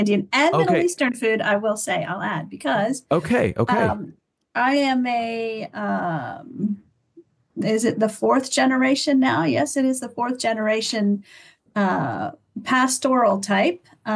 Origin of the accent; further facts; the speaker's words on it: Lebanon; also born or lived in Baghdad, Iraq; I was born in Baghdad, raised in Lebanon. So I have a deep love and appreciation for the region